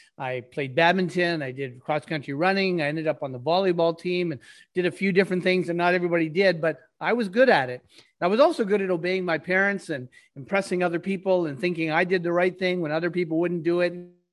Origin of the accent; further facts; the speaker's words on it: Thunder Bay, Ontario, Canada; I was born and raised in Thunder Bay, which is not the end of the world, but you can see it from there. It's a long 2-day drive from Toronto.